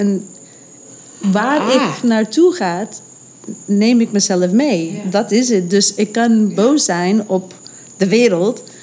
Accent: United States; Dutch is a second language; now in Netherlands; Als Amerikaan kan je niet zomaar blijven.

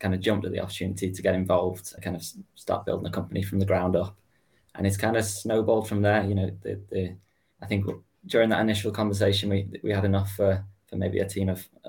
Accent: North West England, United Kingdom; now in Scotland; I'm originally from England, near Liverpool. I moved to Scotland because it's amazing.

